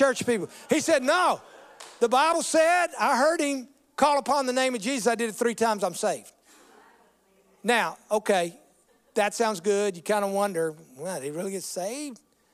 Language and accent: English; Greenville, Mississippi, United States; Well, I grew up in Greenville, Mississippi.